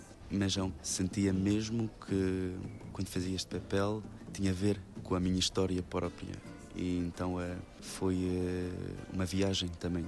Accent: France; Sou português e sou francês, que pode ser um problema, porque quando estou lá, sou o português, quando estou cá, sou o francês. É quase sem terra, porque somos sempre estrangeiros.

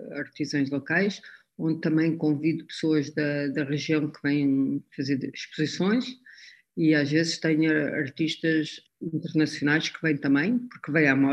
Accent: Portugal; moved away as an adult; also born or lived in England; Sou mestiça, a minha mãe é espanhola, o meu pai é português, vivi em Inglaterra muito, muito tempo, quase 15 anos, mas, no fundo, quando alguém me pergunta, eu sou portuguesa

